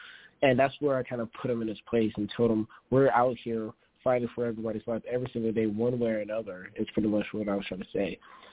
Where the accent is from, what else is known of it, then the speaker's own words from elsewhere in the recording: California, United States; I'm a patriot from California, which is really rare, you know, especially be 18 years old